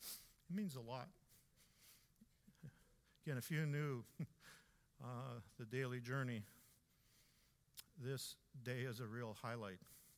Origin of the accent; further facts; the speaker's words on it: Edmonton, Alberta, Canada; I knew I felt it as a kid growing up in Edmonton, as I felt God's call on me to be involved in ministry. And yet I was the first one in my family to even come to faith and to even be aware of Jesus